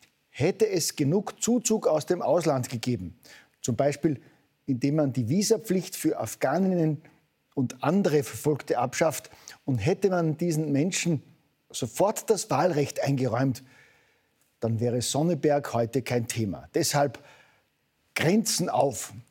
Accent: Austria; da fühlt man sich als Österreicher doch gleich viel sicherer

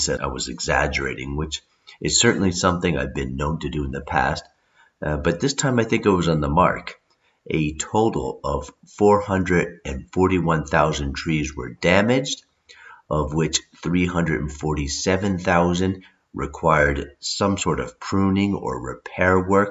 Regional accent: Connecticut, United States; now in Mexico; Now, I was impressed by that because that was nearly 10 years before my hometown back in Connecticut was founded.

